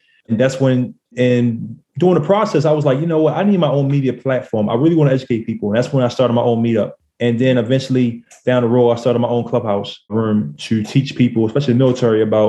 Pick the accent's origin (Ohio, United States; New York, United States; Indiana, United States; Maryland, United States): Maryland, United States; Baltimore; now in Washington State, United States; tried to wholesale a little bit in my hometown of Baltimore, Maryland.